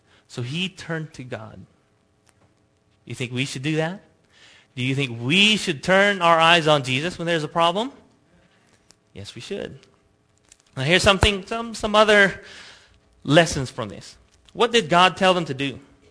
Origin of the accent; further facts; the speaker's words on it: Pasadena, California, United States; Because I grew up in Pasadena. I never knew what that meant.